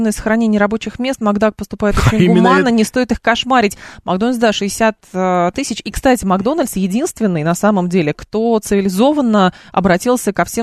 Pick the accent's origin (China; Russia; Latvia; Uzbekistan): Russia; Lyubertsy, Moscow Oblast; я из Люберец.